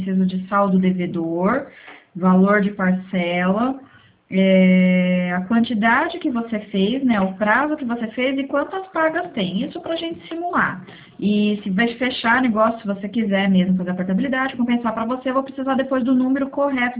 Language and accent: Portuguese; Santa Bárbara d'Oeste, São Paulo, Brazil; eu sou daqui de Santa Bárbara.